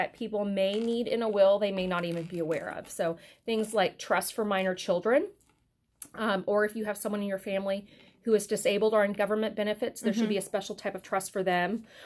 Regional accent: Lexington, Kentucky, United States; I am from Lexington originally, grew up in the city, was raised here.

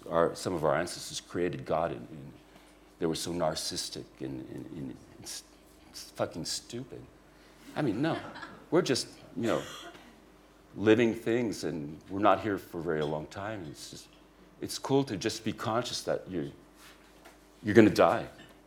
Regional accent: San Francisco, California, United States; I like the fruitiness, fruity wines, because I come from San Francisco. I'm fruity.

